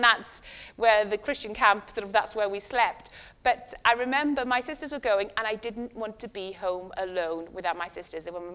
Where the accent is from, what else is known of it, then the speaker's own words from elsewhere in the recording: Wales, United Kingdom; I can say that growing up in West Wales, I was very much a part of a Welsh chapel, and it was a very small Welsh chapel.